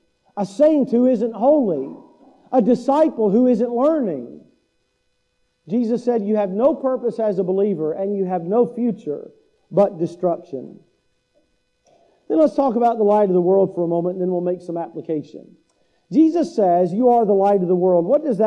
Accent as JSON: {"language": "English", "region": "Kentucky", "country": "United States", "said": "So I'm from Kentucky. In Kentucky, we have Mammoth Cave. We have a whole system of caves in Kentucky."}